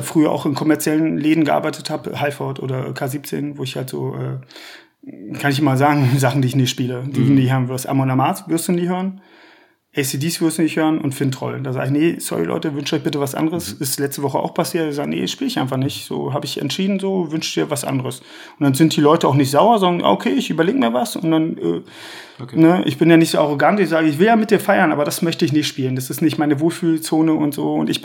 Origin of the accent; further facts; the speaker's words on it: Brandenburg, Germany; Brandenburg ist natürlich meine Heimat und da wohne ich jetzt lustigerweise auch wieder. Aber ich habe mich halt für Berlin entschieden.